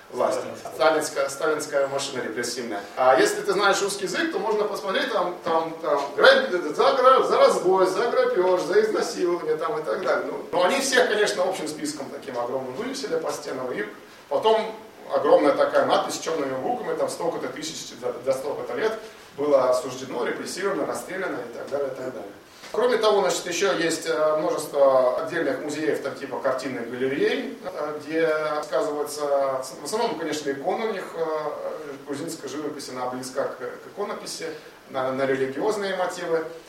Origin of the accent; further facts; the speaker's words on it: Russia; я из России